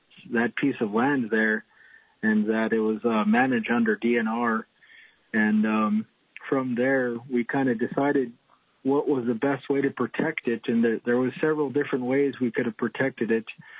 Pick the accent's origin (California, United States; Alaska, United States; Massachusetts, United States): Alaska, United States; St. Paul Island; now in Juneau, United States; I'm originally from St. Paul Island, Alaska. I live here in Juneau now